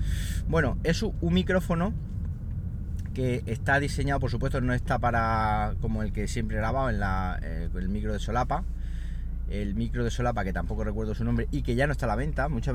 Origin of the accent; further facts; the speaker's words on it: Siles, Andalusia, Spain; Feria en Úbeda y feria en mi pueblo, en Siles, Jaén.